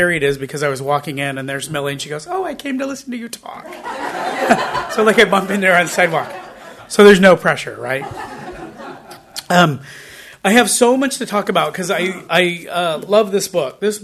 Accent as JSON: {"language": "English", "town": "Bishop", "region": "California", "country": "United States", "tie": "born or raised there", "said": "in my small hometown, I'm from Bishop, California, I grew up and I'd be hanging out with my friends and my friends would say, those stupid Indians, and everybody would look at me because they knew I lived on the reservation."}